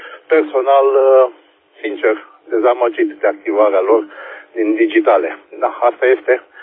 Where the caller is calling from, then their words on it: Ploiești, Prahova, Romania; de la Ploiești.